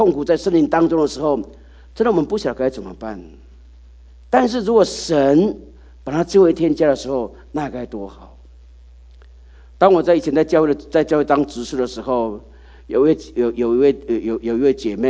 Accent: China; 说我们中国人有一句话说什么，入土为安。

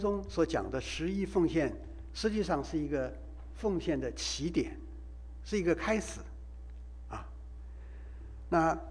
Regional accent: China; 我想这个也许是我们中国人的老习惯所以我们这个信用卡那种那个那些东西，我们通常也是都是把它马上就付掉

